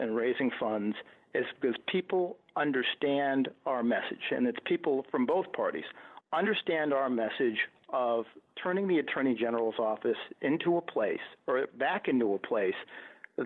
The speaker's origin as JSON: {"language": "English", "town": "Buffalo", "region": "New York", "country": "United States", "tie": "born or raised there", "said": "you know, I grew up in Buffalo, as I said. My dad worked at the Chevy plant in Buffalo, and we grew up in a working-class neighborhood on the east side of Buffalo."}